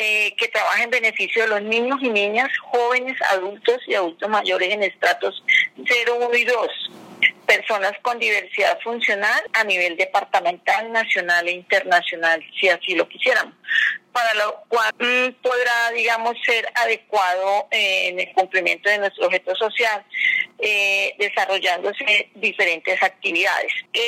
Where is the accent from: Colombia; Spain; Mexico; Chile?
Colombia; Espinal, Tolima; nosotras somos del Espinal Tolima